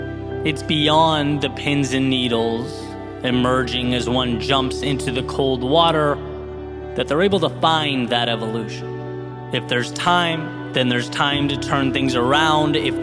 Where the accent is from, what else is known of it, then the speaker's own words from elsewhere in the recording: California, United States; growing up outside of Los Angeles on the opposite coast, relocating again and again